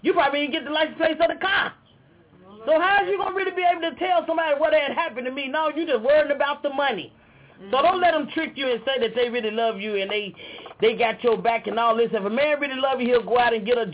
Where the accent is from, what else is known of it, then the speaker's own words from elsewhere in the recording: Chicago, Illinois, United States; I'm from Chicago, Illinois, from the West Side, from the Rockwell Project.